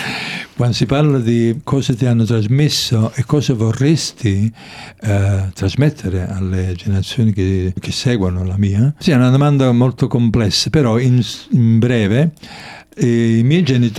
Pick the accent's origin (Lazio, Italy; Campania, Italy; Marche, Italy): Campania, Italy; Naples; now in Australia; Napoli mi ha insegnato questo, che noi siamo dei cittadini del mondo, che veniamo da Napoli o veniamo dal Venezuela o dall'Africa